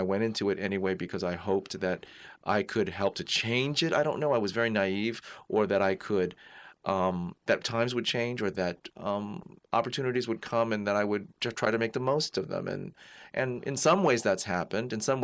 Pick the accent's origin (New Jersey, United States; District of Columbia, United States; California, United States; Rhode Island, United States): California, United States; San Francisco; So growing up in San Francisco was probably a lot like growing up for any gay teen or gay child anywhere in the country.